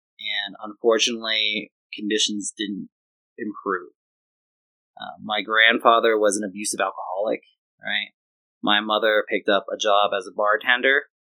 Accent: Orlando, Florida, United States; born there; So I was born in Orlando, Florida, the Sunshine State, and I had a different childhood than a lot of children have.

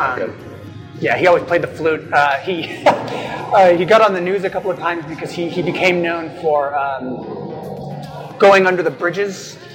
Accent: Austin, Texas, United States; now in Portland, United States; I did. I grew up in Austin.

